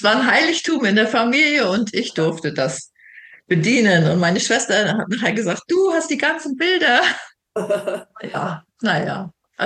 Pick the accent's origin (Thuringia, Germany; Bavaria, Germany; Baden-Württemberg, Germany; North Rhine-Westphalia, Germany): Thuringia, Germany; diese Gegend, ich komme ja aus Thüringen, hier kennenzulernen. Mecklenburg und Thüringen ist doch wieder ein ganz anderes Cluster.